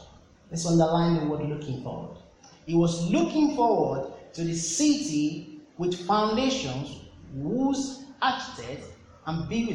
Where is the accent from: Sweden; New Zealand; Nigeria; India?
Nigeria; I am not English, I'm not British, I'm a Nigerian. Why am I here?